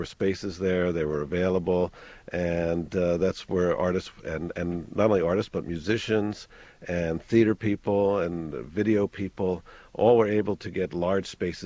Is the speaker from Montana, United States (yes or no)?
no; New Jersey, United States; I was born in New Jersey. It's a great place to leave.